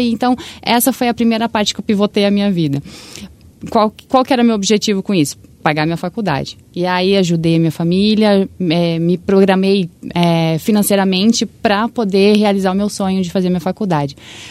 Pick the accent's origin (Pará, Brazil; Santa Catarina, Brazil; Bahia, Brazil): Santa Catarina, Brazil; Blumenau; eu sou de Blumenau. Eu fui criada num sítio.